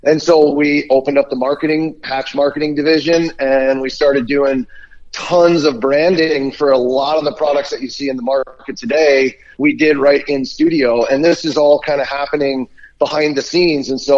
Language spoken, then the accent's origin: English; Pennsylvania, United States; I grew up in Pennsylvania and, you know, I grew up chasing rabbits with grandpa, you know, that kind of stuff.